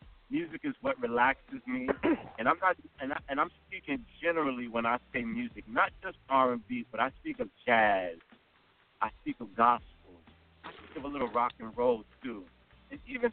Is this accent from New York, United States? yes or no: yes; Brooklyn, New York, United States; see, I'm from Brooklyn, okay?